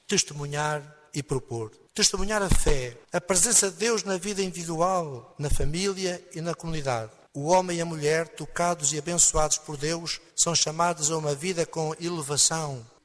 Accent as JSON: {"language": "Portuguese", "town": "Alcobaça", "region": "Leiria", "country": "Portugal", "tie": "born or raised there", "said": "Diocese Mãe de Lisboa, onde nasci e cresci, especialmente a paróquia de origem de Évora de Alcobaça, paróquia de Alcobaça onde fiz estágio pastoral"}